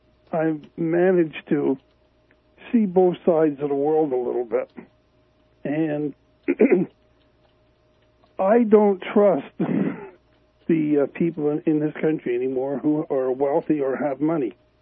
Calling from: Vermont, United States; I'm calling from Vermont.

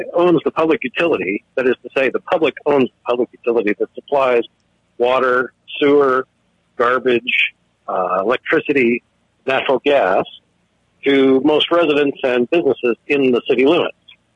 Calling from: Spokane, Washington, United States; Hey, I'm calling from Spokane, Washington. So I'm about 360 miles to the east of Portland.

